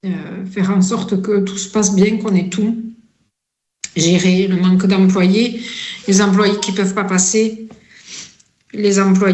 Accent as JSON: {"language": "French", "country": "France", "said": "ils mettent comme chez nous en France à Noël"}